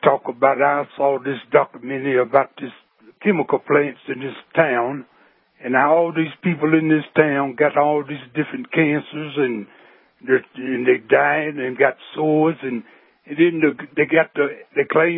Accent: West Virginia, United States; And to be me, I'm 59, and I came from West Virginia, and I got cousins that worked at some of them chemical plants in Institute, West Virginia

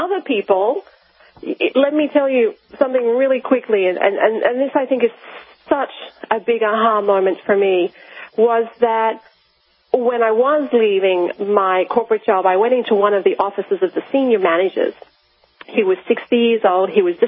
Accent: Australia; moved away; because my home country is Australia, if you can't tell by my accent.

